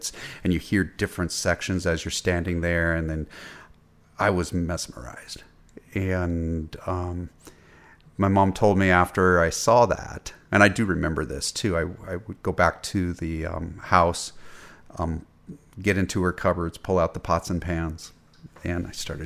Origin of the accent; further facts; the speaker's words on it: Wellsboro, Pennsylvania, United States; We were north central Pennsylvania. So, so I was from Wellsboro, Pennsylvania. Wellsboro is the county seat of Tioga County.